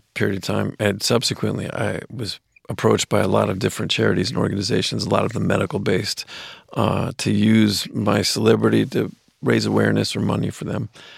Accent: Los Angeles, California, United States; I also, growing up in Los Angeles, an acting career didn't seem like a foreign concept.

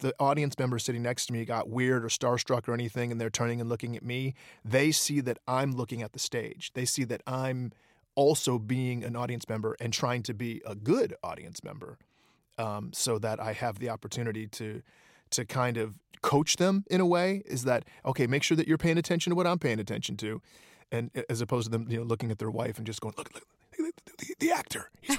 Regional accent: Detroit, Michigan, United States; there were no avenues for sketch comedy in Detroit. We didn't, it wasn't like if you were 14 years old and you were growing up in Chicago, there were places that you could go.

